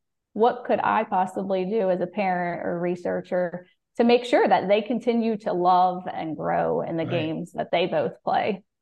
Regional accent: Pennsylvania, United States; I grew up in Pennsylvania in a soccer family, one of five kids.

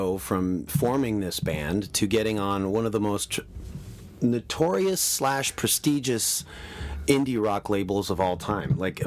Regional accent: Toronto, Ontario, Canada; growing up in Toronto, being part of the scene

